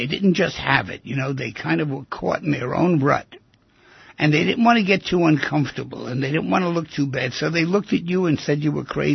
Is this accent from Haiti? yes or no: no; New York City, New York, United States; I grew up down there in the Lower East Side of Manhattan when this stuff was going on without the dancing.